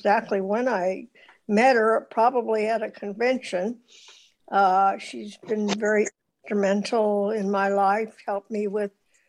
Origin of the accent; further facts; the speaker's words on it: California, United States; I'm from California.